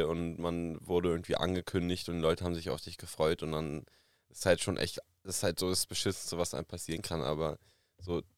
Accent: Berlin, Germany; also ja, als Berliner halt, geht man dann halt gerne dann mal auch in die Berliner Großauswahl der Techno-Clubs

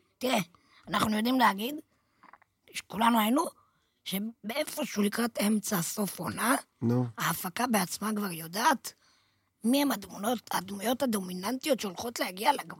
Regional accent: Tel Aviv, Tel Aviv District, Israel; אני גדלתי בתל אביב

